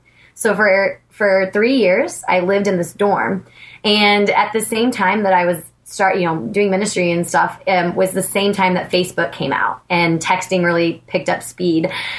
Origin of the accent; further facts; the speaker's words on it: Kansas, United States; I mean, I'm from Kansas, and I love Kansas